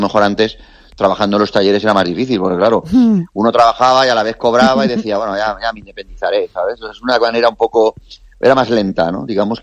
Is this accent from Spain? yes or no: yes; Elda, Valencian Community, Spain; yo ahora, por ejemplo, tengo 48 años. Cuando yo empecé en esto, yo soy de Elda, allí no habían talleres